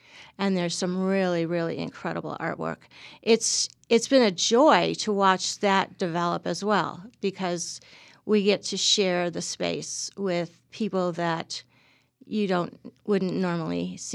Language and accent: English; New York, United States; moved away as an adult; also born or lived in Illinois; now in San Francisco, United States; I grew up in New York State, and then I kind of slowly crossed the country because I did my undergraduate work in New York, and then I went to Illinois for graduate school